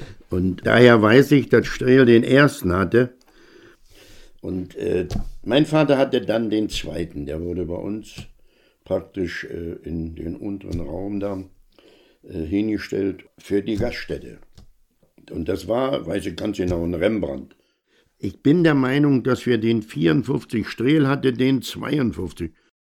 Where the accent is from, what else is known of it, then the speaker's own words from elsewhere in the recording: Gerswalde, Brandenburg, Germany; born there; 79 Jahre alt. Ich bin 1941 in Gerswalde geboren … die die Gaststätte, ehemals Hotel zum Löwen, später Gaststätte zum Löwen, betrieben haben.